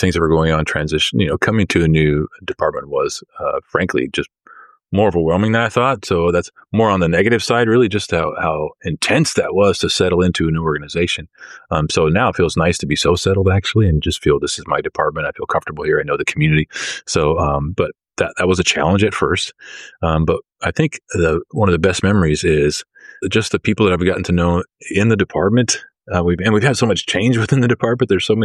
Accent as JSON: {"language": "English", "town": "Stockton", "region": "California", "country": "United States", "tie": "born or raised there", "said": "And I was raised in Stockton my whole life, right? And my father was a cop there too."}